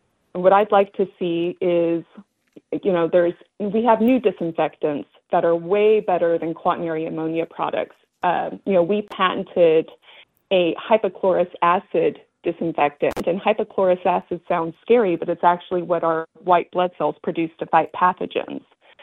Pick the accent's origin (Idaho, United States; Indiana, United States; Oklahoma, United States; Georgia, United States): Idaho, United States; I'm from Idaho, from the mountains of Idaho, so ticks are pretty prevalent up there.